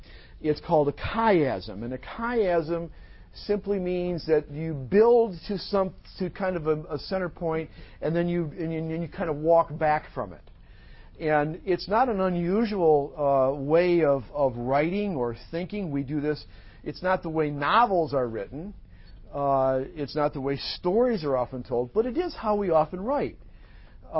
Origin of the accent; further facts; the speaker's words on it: Grand Rapids, Michigan, United States; Actually, I grew up in Grand Rapids, where the Christian Reformed Church, the CRC, is sort of centered and headquartered.